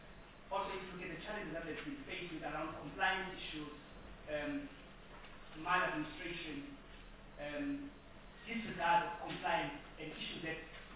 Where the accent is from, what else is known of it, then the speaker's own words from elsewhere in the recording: South Africa; I believe I can be of value and I can assist SAPC as a South African to really make a difference.